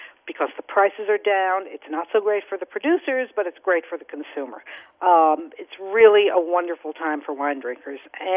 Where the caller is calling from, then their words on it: New York, United States; I don't know if this, it should be true in all markets, but I'm speaking from New York where I am